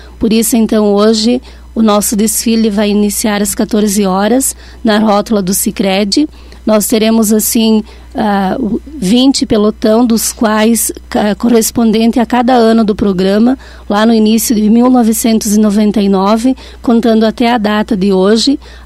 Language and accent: Portuguese; Brazil; olhar para cada um de nós que somos brasileiros, nós que moramos nesse chão sagrado